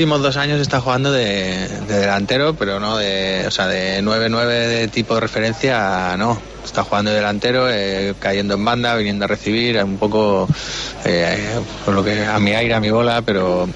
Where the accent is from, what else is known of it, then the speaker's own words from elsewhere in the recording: Móstoles, Community of Madrid, Spain; Bueno, nací en el centro, en el Hospital de la Paloma, pero por motivo de mis padres viví en Móstoles.